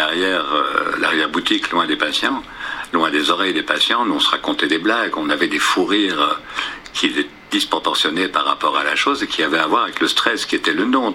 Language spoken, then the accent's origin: French; Flanders, Belgium; Et donc, je suis flamand d'origine